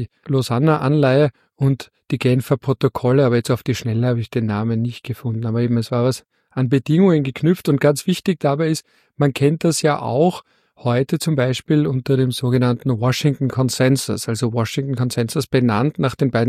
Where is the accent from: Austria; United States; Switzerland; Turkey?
Austria; Aber als Österreicher erinnert es mich eher an die Zeit